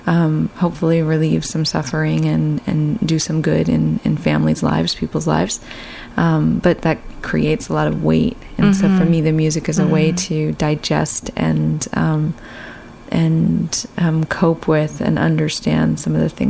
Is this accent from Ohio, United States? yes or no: no; San Francisco, California, United States; Growing up in San Francisco and living in a predominantly Latino neighborhood, I've had to learn Spanish.